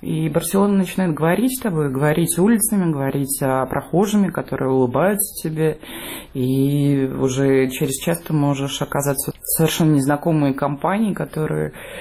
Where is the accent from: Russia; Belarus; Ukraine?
Russia; Pyatigorsk, Stavropol Krai; also born or lived in Mineralnye Vody; now in Barcelona, Spain; выросла-то я, конечно, в водочной культуре, но росла я на Кавказе. Я росла в Пятигорске, в Минводы